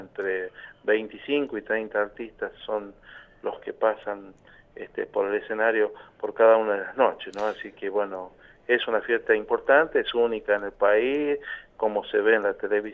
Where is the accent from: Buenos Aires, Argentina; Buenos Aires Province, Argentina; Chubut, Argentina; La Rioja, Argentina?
La Rioja, Argentina; el ritmo que, reitero, nos identifica a los riojanos